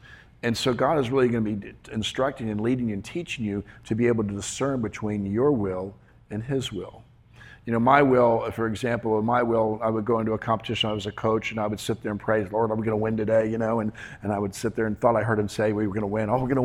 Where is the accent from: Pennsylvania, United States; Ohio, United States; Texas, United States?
Ohio, United States; Cincinnati; obviously, I came from Cincinnati. That's where I'm originally from.